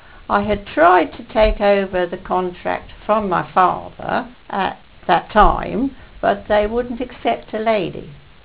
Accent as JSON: {"language": "English", "town": "Deal", "region": "South East England", "country": "United Kingdom", "tie": "born there", "said": "I was born in Deal. I was actually born in the barracks, in the married quarters, my father being a serving marine at the time."}